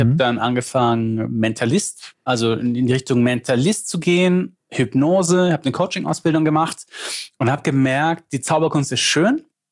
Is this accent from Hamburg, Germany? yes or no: no; Lindau, Bavaria, Germany; accent: Swabian